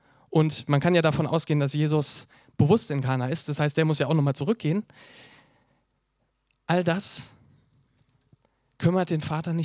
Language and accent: German; Germany; Ich kenne das von mir als Deutscher, der auch noch von seinem Charakter her eher ein bisschen sachlicher unterwegs ist.